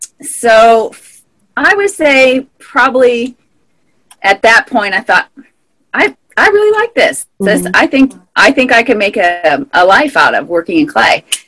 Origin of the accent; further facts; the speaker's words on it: Carmel, Indiana, United States; also born or lived in Illinois; now in Bloomington, United States; Well, I was born in Illinois, but I moved to Carmel, Indiana when I was quite young, and I went to high school there.